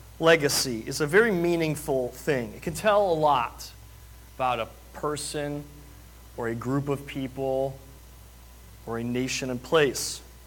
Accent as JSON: {"language": "English", "region": "Minnesota", "country": "United States", "tie": "born or raised there", "said": "I grew up in Minnesota, and maybe that doesn't describe necessarily my own family genealogical background."}